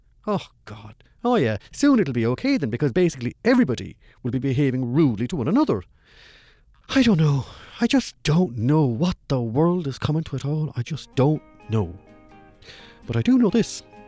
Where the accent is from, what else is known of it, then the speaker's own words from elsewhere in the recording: Ireland; I'm Irish, remember. I get a pass on these things.